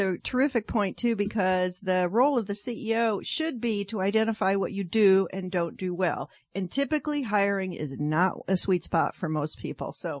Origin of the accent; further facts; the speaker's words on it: Seattle, Washington, United States; I'm from Seattle.